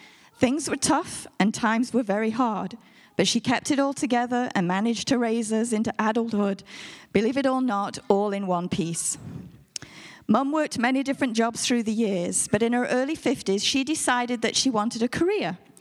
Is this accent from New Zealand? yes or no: no; England, United Kingdom; I was born in England in the early 1960s.